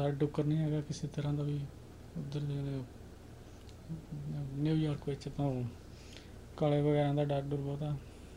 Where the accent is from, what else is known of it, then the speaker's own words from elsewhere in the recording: Jalandhar, Punjab, India; now in United States; America ਦੇ ਹਿਸਾਬ ਨਾਲ ਜੇ ਆਪਣੇ ਅਸੀਂ ਜਲੰਧਰ ਦੀ ਲਾਈਫ ਲਈਏ ਤਾਂ ਬਹੁਤ ਖੁਸ਼ਹਾਲ ਹੈ